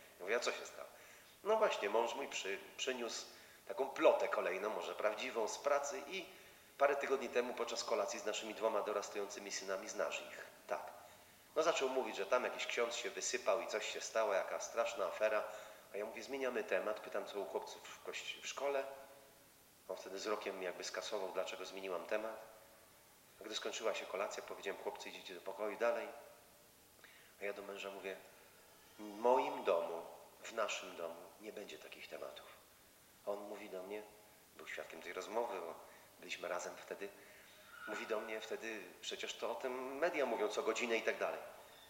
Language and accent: Polish; Krynica-Zdrój, Lesser Poland, Poland; jestem osobą wierzącą, nie życzę sobie na taki temat. Jak wiecie, pochodzę z Krynicy, Zdroju, Krynicy Górskiej.